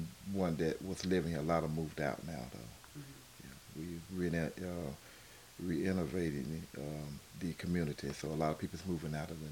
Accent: Atlanta, Georgia, United States; So that's where we were raised up in Atlanta. My mother from Athens, Georgia.

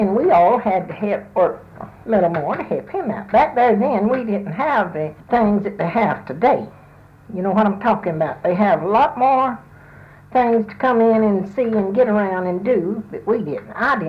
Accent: Alabama, United States; born there; And it was Geneva before the year I was born. And I was born in Houston County. It was just Houston County then.

